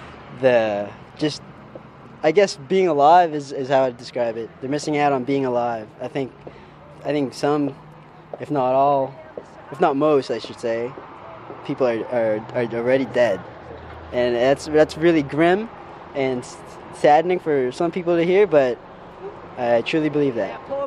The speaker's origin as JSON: {"language": "English", "region": "Ontario", "country": "Canada", "tie": "born or raised there", "said": "I don't know where I'm from, but I was raised in Ontario."}